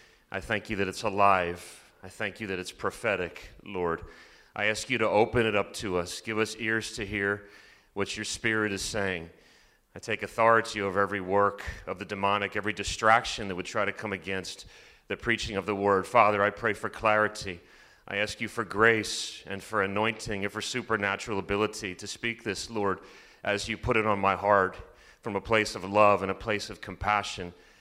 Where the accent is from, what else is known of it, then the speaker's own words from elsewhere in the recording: United States; I come from the United States, and I travel a lot. I've seen quite a bit of the world. I've lived in different areas.